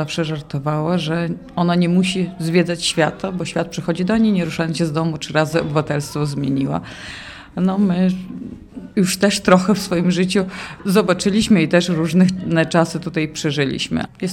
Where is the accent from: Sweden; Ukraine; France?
Ukraine; Lviv, Lviv Oblast; Od urodzenia mieszkam w Lwowie. Z dziada, pradziada nasze rodziny tutaj zamieszkiwały.